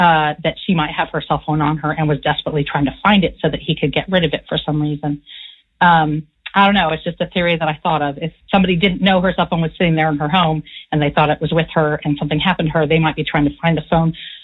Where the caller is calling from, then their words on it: San Francisco, California, United States; I'm a listener from San Francisco, and I've really enjoyed the podcast.